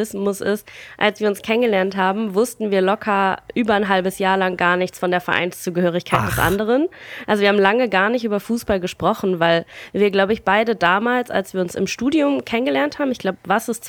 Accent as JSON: {"language": "German", "region": "Bremen", "country": "Germany", "tie": "born there", "said": "Gebürtig aus Bremen hat man da, glaube ich, eh nicht viel Auswahlmöglichkeit."}